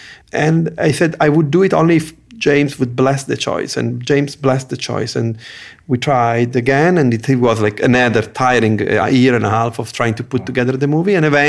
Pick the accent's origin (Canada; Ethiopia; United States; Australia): Ethiopia; My mother is Algerian, but she spoke to us in French. We grew up in Ethiopia. They were talking Italian, Ethiopian, Amharic, French and English.